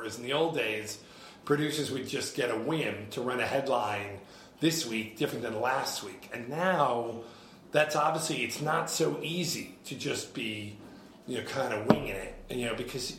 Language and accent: English; Hyde Park, New York, United States; I grew up in Hyde Park, Rhinebeck area, and took the train down.